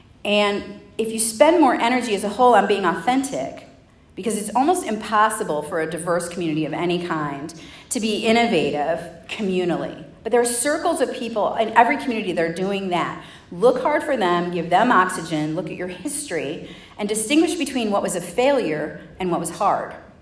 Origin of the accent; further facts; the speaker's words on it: Chicago, Illinois, United States; I'm from Chicago. Can't tell you how many people call me on a regular basis and ask me if I've been shot this week.